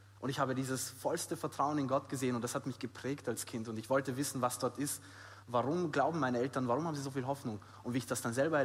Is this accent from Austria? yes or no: yes; Austria; meine Familie ist aus Rumänien, wir waren auf dem Heimweg von Rumänien nach Österreich. Ich bin aus Österreich